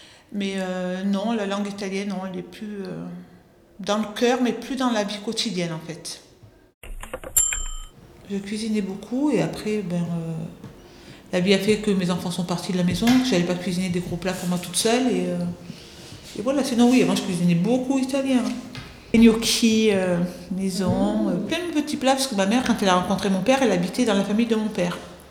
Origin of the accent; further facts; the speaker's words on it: Orange, Provence-Alpes-Côte d'Azur, France; born there; Je suis née à Orange, dans le Vaucluse.